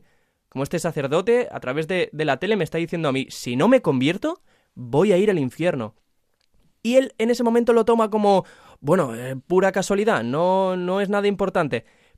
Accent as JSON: {"language": "Spanish", "town": "Valencia", "region": "Valencian Community", "country": "Spain", "said": "Yo soy de Valencia"}